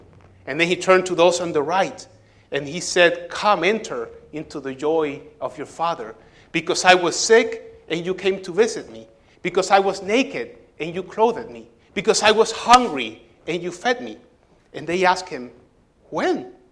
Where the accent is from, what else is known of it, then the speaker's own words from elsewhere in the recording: Puerto Rico; accent: Puerto Rican; That is French with my Puerto Rican accent.